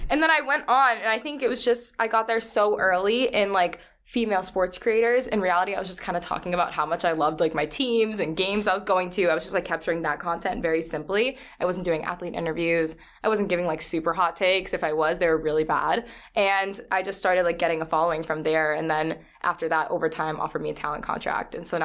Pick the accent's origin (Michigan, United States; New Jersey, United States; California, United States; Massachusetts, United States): Massachusetts, United States; Boston; now in New York City, United States; I came from Boston and I decided to go to New York City for school.